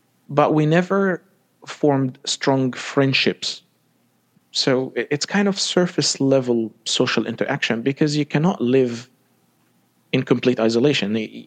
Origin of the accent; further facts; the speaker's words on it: Cairo, Cairo Governorate, Egypt; I was born and raised in Egypt, in Cairo, Egypt, as a Coptic Orthodox Christian.